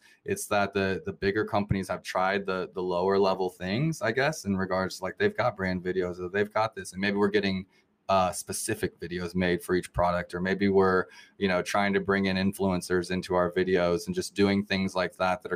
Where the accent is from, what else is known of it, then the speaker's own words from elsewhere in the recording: Kansas City, Missouri, United States; I'm from Kansas City, Missouri.